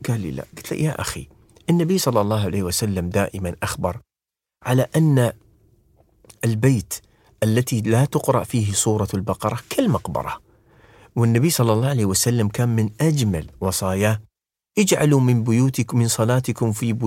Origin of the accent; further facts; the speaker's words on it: United Arab Emirates; بلاد السلم والسلام والتعايش، بلادنا الإمارات